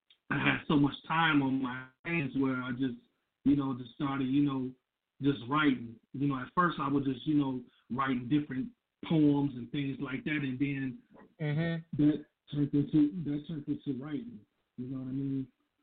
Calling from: Grand Rapids, Michigan, United States; I'm calling from Michigan, Grand Rapids, Michigan.

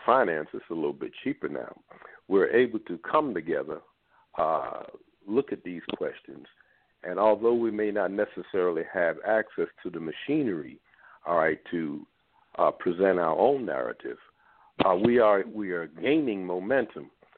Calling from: Baltimore, Maryland, United States; Yes, greetings, family. … I'm calling from Baltimore, Maryland.

